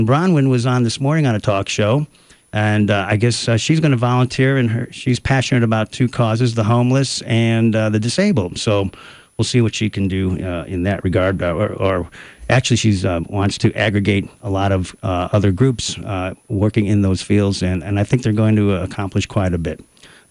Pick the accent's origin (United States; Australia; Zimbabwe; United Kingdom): United States; Midwest; now in San Diego, United States; I do not like cold and ice. I'm from the Midwest. I moved out here in the 70s, and I'm still thawing out, Richard.